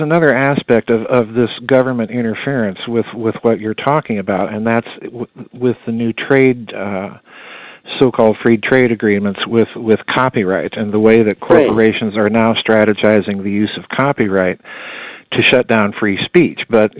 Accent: South Dakota, United States; You know, I grew up in South Dakota around family farms

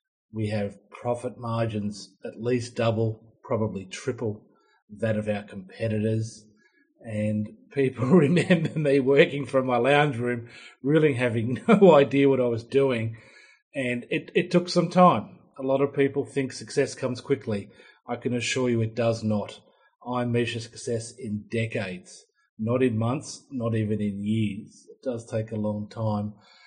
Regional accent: Sydney, New South Wales, Australia; when I was a teenager, I grew up in Sydney's beaches. I used to go down to Maroubra Beach, which is a surfing beach close to where I used to live.

